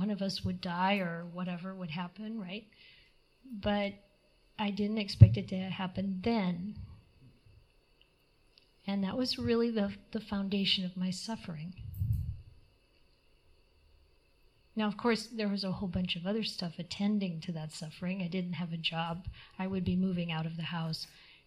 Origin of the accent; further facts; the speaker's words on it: Midwest, United States; I come from the Midwest